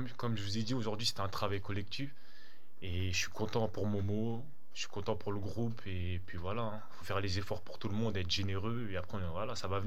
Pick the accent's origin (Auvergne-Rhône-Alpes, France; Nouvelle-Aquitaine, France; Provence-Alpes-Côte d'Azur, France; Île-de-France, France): Île-de-France, France; Paris; vu que moi j'ai grandi à Paris, je suis parisien